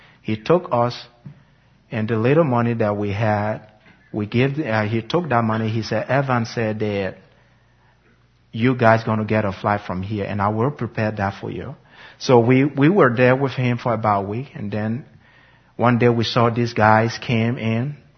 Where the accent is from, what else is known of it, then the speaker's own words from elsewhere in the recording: Liberia; moved away; Where are you from? We're from Liberia.